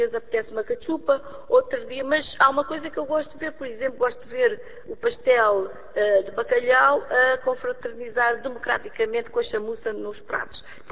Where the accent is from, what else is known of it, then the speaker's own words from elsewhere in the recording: Cape Verde; como sou natural de Cabo Verde, eu tenho uma terceira cultura, que é uma síntese das duas culturas que formataram a minha vida